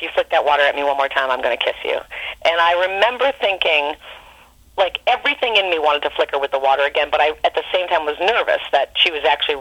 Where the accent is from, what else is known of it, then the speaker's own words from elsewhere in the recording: Ipswich, Massachusetts, United States; And so I got accepted and I went, and I commuted because I grew up in Ipswich.